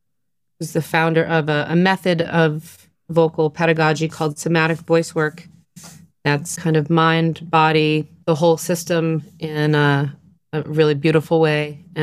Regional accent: United States; I couldn't put this on record because I'm an American gringo.

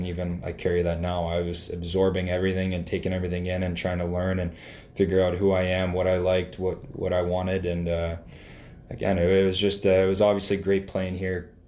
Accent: Pittsburgh, Pennsylvania, United States; now in Windsor, Canada; yeah, I'm from Pittsburgh, but Windsor became my adopted home pretty quickly.

